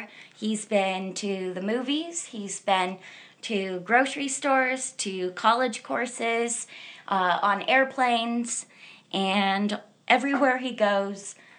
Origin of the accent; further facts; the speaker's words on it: Keizer, Oregon, United States; also born or lived in Salem; So I grew up in Kaiser, Oregon, and I was born in Salem, Oregon. Kaiser is just a suburb of the Salem City.